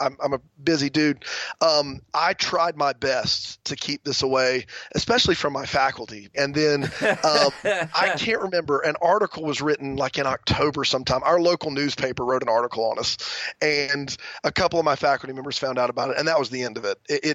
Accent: South Carolina, United States; And look, I'm from South Carolina

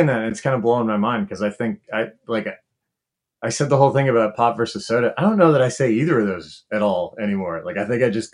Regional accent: Oxford, Ohio, United States; born there; also born or lived in Berea, Kentucky; So it's the Oxford, Ohio, that's the town I was born in. I was born in Oxford, Ohio, because my dad was getting his PhD there.

